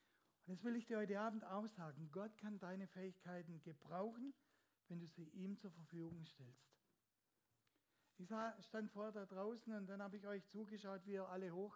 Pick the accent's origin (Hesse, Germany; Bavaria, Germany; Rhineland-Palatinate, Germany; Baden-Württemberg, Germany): Rhineland-Palatinate, Germany; ich komme aus dem Westerwald. Die reden besonders komisch, deswegen lebe ich auch gerne dort.